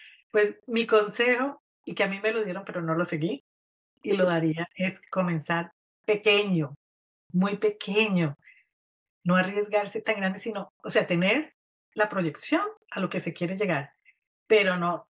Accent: Bogotá, Colombia; de donde yo crecí, en Bogotá, ¿no? Pues, aunque vivíamos cerca de una montaña y todo eso

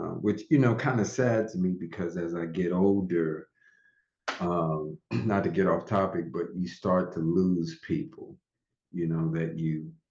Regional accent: Somerset, New Jersey, United States; growing up in Jersey, and I think one of the last places I lived there called Somerset, which is 40 miles outside of Manhattan, or 40-minute ride outside of Manhattan

